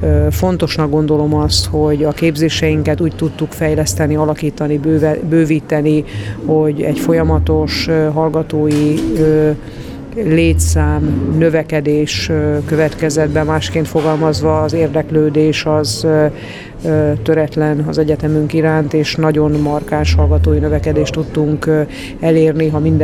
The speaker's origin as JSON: {"language": "Hungarian", "town": "Zalaegerszeg", "region": "Zala", "country": "Hungary", "said": "hiszen én zalaegerszegi vagyok"}